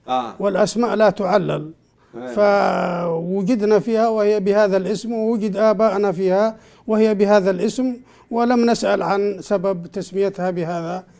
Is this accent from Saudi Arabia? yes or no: yes; Shaab al-Theeb, Jazan Province, Saudi Arabia; born there; ونحن من بني حمد، وأنا من مواليد بلدة شعب الذيب وتابعة لمحافظة الطوال الآن، وسابقا كانت تابعة لمحافظة صامتة.